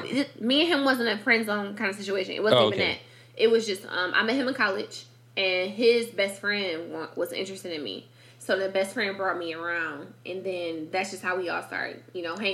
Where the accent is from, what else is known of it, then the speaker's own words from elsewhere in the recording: Detroit, Michigan, United States; now in Charlotte, United States; I told him, you know, I was from Detroit. He's like, oh, that's dope. You know, like, how do you like Charlotte? And I was like, honestly, I'm bored in Charlotte.